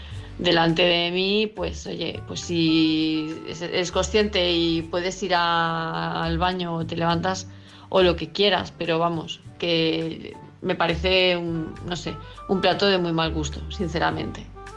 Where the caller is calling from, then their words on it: Palma de Mallorca, Balearic Islands, Spain; de Palma de Mallorca